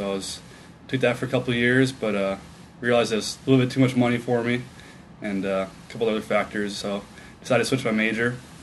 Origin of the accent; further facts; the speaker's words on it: Calgary, Alberta, Canada; now in United States; Well, I'm originally from Calgary, Alberta.